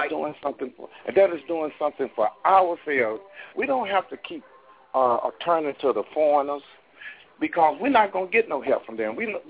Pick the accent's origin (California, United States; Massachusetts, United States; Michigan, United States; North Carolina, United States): North Carolina, United States; I came up down south in North Carolina. I went to St. John Baptist Church, buddy.